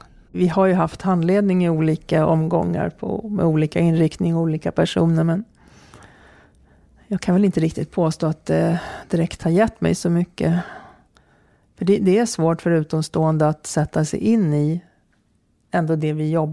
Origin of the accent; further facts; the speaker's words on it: Ingarö, Stockholm County, Sweden; Jag är uppvuxen på Ingarö. Såg väl knappt en polisbil där ute. Det hände inte så mycket heller.